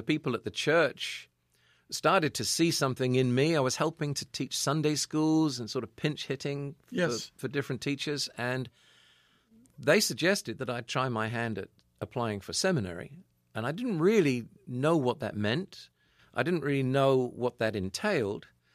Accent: England, United Kingdom; moved away as an adult; now in Texas, United States; I grew up in England, but I came to Texas when I was 26 years old, and I spent most of my adult life here.

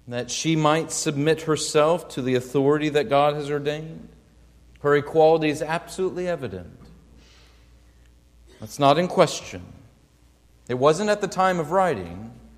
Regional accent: Springfield, Illinois, United States; I went to visit her in my hometown, Springfield, Illinois.

